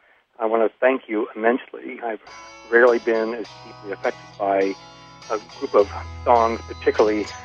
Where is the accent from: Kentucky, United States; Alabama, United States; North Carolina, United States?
North Carolina, United States; Chapel Hill; I'm from Chapel Hill, North Carolina.